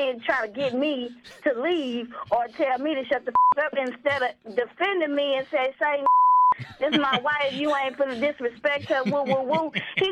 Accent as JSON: {"language": "English", "town": "Corpus Christi", "region": "Texas", "country": "United States", "said": "I'm from? Corpus. I'm from Corpus Christi."}